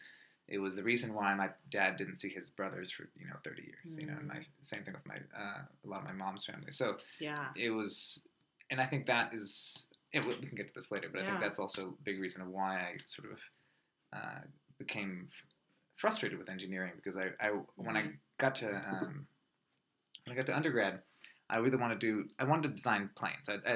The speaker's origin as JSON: {"language": "English", "town": "Seattle", "region": "Washington", "country": "United States", "tie": "born or raised there", "said": "I think I'm glad, I think, that I grew up in Seattle, I think, in comparison to those two places, mostly because, after 9/11, it was a lot easier to be an Afghan-American in Seattle."}